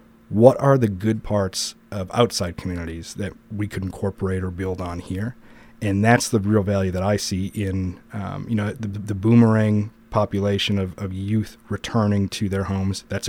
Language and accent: English; Gladstone, Michigan, United States; I grew up here in Delta County, in Gladstone, actually, 7 miles down the road from Escanaba.